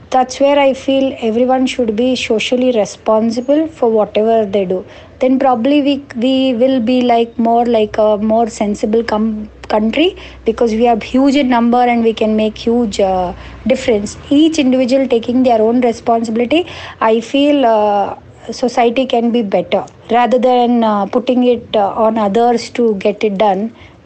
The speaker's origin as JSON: {"language": "English", "town": "Mumbai", "region": "Maharashtra", "country": "India", "tie": "born or raised there", "said": "For example, as growing up in Bombay, we had this milk bottle coming instead of plastic"}